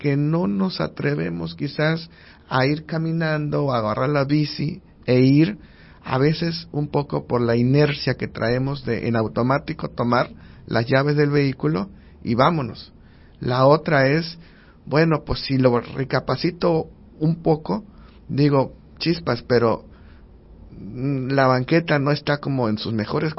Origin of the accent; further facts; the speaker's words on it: Yucatán, Mexico; accent: Yucatecan; va a salir mi acento yucateco